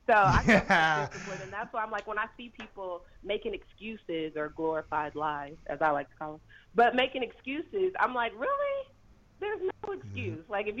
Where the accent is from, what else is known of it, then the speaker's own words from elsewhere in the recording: Kansas, United States; because I'm originally from Kansas.